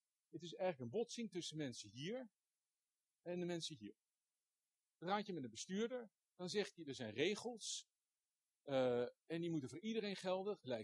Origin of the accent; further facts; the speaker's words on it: Groningen, Netherlands; Ik ben altijd wel als Groninger denk ik van, nou, Groningen moet zich eigenlijk afscheiden.